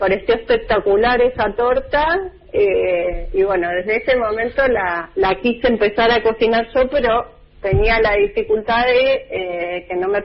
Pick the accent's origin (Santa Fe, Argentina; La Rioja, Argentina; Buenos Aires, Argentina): Buenos Aires, Argentina; born there; now in Neuquén, Argentina; yo nací en Buenos Aires